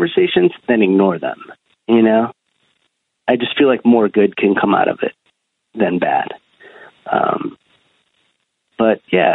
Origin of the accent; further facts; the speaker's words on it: United States; I think growing up in America, you know, with immigrant parents it's hard.